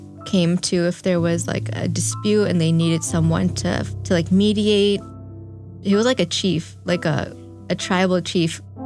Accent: Chicago, Illinois, United States; now in Detroit, United States; I am 22 years old. I'm from Chicago, but I live in Detroit now.

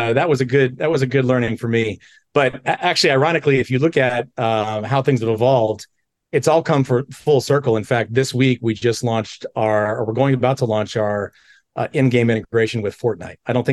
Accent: Eugene, Oregon, United States; growing up in Eugene, Oregon, I had a father who happened to also be a piano player

